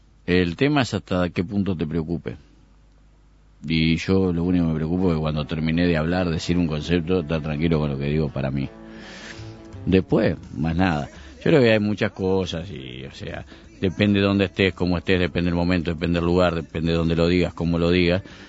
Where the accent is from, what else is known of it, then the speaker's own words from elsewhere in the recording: Uruguay; O sea, lo primero que yo soy uruguayo.